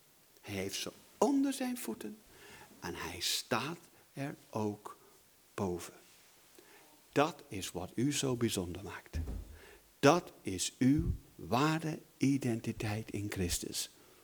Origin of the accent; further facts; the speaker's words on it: Belgium; Mijn vader was Belg, dus ik ben Belg